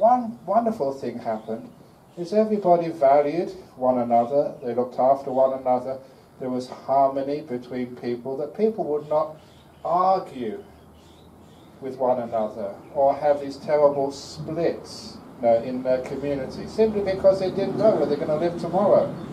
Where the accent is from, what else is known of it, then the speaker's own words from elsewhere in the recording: London, United Kingdom; born there; I said I was born in London in 1951, and of course my parents were Londoners, so they had to be in London during the Second World War.